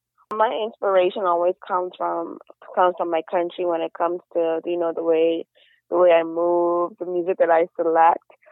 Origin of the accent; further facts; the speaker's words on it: Nassau, New Providence, Bahamas; I'm from Nassau, Bahamas.